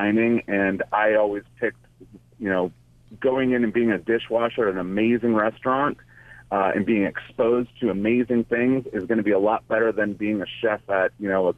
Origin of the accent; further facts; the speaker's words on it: Santa Cruz, California, United States; I grew up in Santa Cruz, and I was on the board of directors of WAM, which is the Women Alliance of Medical Marijuana